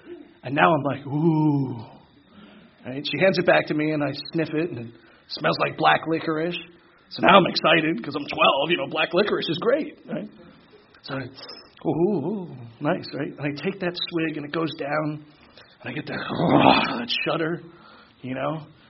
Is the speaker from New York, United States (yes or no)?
yes; New York, United States; born there; I was born in New York. Sorry. I was razzed about that before. It was worse than Jersey, you know.